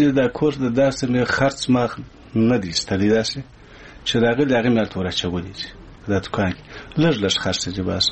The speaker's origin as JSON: {"language": "Pashto", "region": "Kandahar", "country": "Afghanistan", "said": "او زه د کندهار د ولایت یم."}